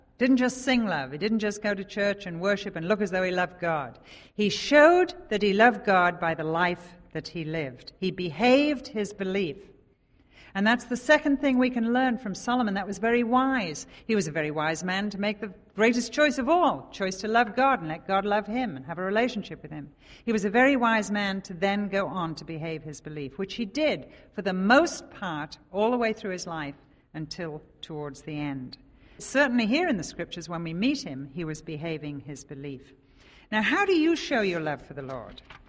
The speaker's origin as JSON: {"language": "English", "region": "England", "country": "United Kingdom", "moved": "yes", "said": "we live in a country where we're from England. So then he said, how long have you been here? And he said, and you've still got an accent."}